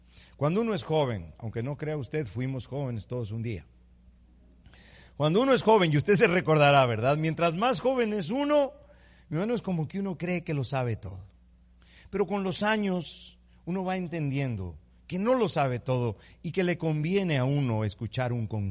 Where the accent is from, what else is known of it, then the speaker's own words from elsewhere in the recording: Ecuador; En abril del año 2016, en Ecuador, de donde vengo